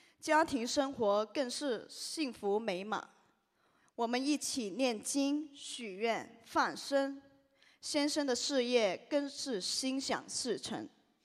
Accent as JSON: {"language": "Chinese", "country": "Hong Kong", "said": "我来自香港，"}